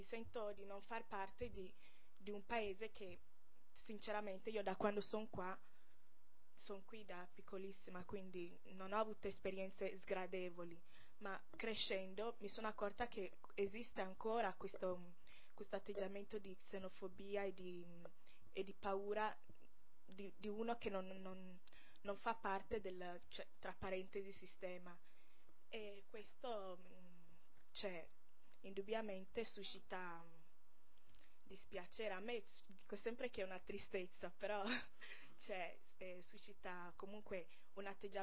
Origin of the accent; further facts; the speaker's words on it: Ghana; vengo dal Ghana